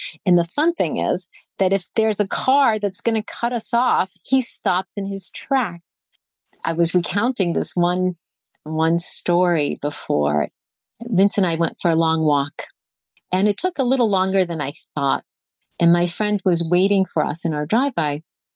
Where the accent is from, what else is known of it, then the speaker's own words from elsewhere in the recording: New Jersey, United States; We came back in late September to my hometown, and we have no sidewalks. We have to walk the street close to the curb. And as you would imagine, in rural New Jersey, we have many trees